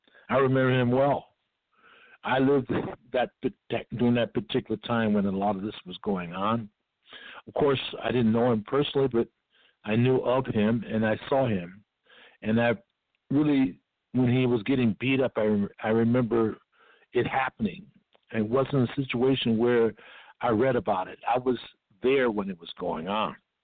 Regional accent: Waterbury, Connecticut, United States; a school teacher from my hometown, Waterbury, passed away.

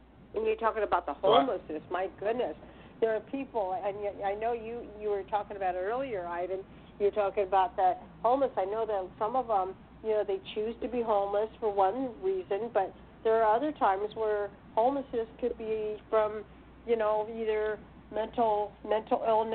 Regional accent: California, United States; where I was brought up, an hour south of San Francisco by Silicon Valley

